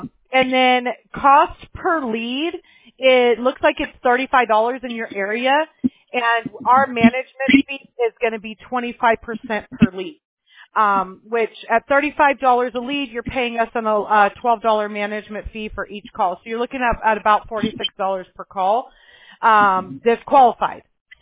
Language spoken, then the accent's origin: English; Apple Valley, California, United States; I grew up in Apple Valley, and days like this were really hot up there.